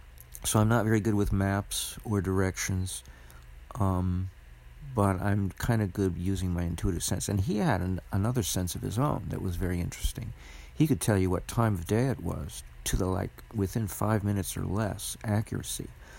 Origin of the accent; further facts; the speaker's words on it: Los Angeles, California, United States; I grew up in Los Angeles with the Pacific Ocean on my west, and I pretty much lived my entire life in that relationship.